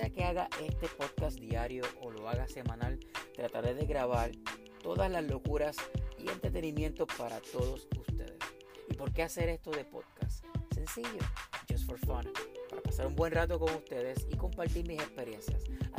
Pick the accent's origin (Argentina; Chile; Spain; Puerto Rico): Puerto Rico; now in United States; soy puertorriqueño y soy un jíbaro que me creo todo un conductor profesional, o sea, un truck driver, aquí en la nación americana por casi 5 años.